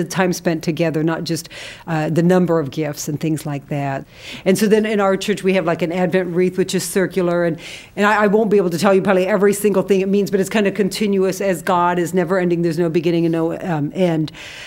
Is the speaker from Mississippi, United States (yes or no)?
no; Toledo, Ohio, United States; There's a Christmas tree farm over in White House, Ohio. I'm from the Toledo area.